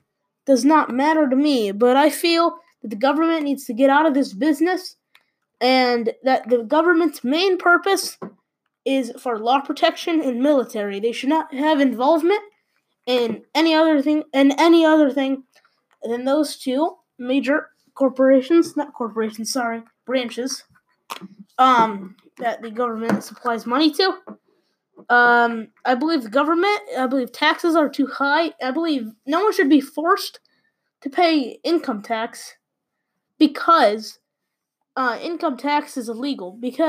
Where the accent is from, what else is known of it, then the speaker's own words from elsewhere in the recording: New York, United States; I'm from New York.